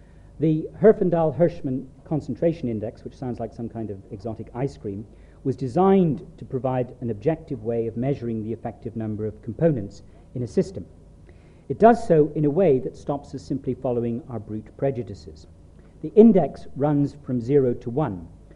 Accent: Ireland; One of the remarkable features of going to Canada is to discover as an Irishman that you get called British over there.

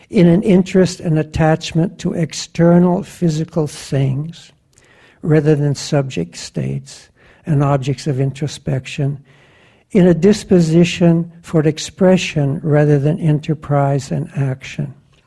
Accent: Norway; first language Norwegian; English is a second language; Mainly because this is one of the few times I get to speak my mother tongue. I'm from Norway, but I'm a teacher too.

